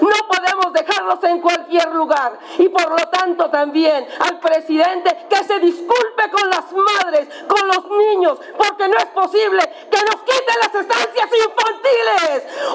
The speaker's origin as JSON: {"language": "Spanish", "region": "Sonora", "country": "Mexico", "said": "Vengo del estado de Sonora."}